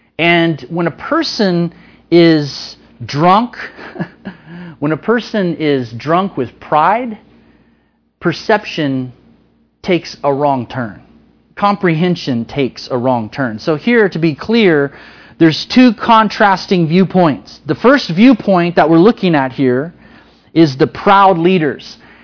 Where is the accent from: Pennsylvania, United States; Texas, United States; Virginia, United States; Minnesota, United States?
Texas, United States; Austin; I grew up in Austin. And for some of you that maybe aren't familiar with Austin, Austin is kind of a weird place.